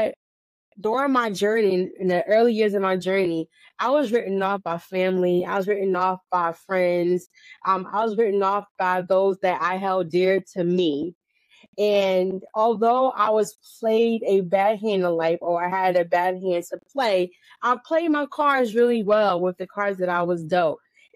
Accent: New Jersey, United States; So I was born in New Jersey. I grew up in New Jersey, and I moved around a lot.

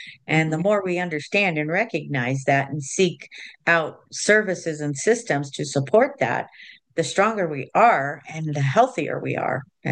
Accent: Colorado, United States; I grew up in Southern Colorado, and my parents didn't share a lot about where our history was and came from.

